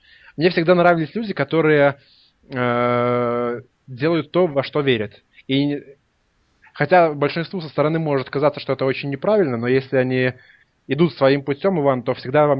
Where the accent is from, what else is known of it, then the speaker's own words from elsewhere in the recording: Minsk, Belarus; Я сам из Минска